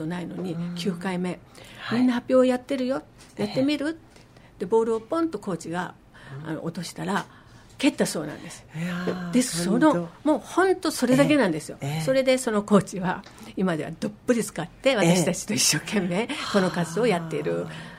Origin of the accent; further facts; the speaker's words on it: Kumamoto, Japan; 私実は熊本出身で、